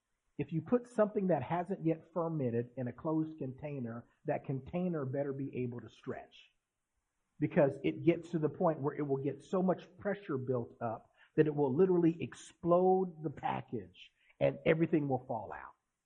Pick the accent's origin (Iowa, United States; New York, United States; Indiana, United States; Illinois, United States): Indiana, United States; I'm from Indiana, and it's flat, and there's corn in Indiana. And so when I moved to California, I see these beautiful mountains and hills and all these beautiful vineyards.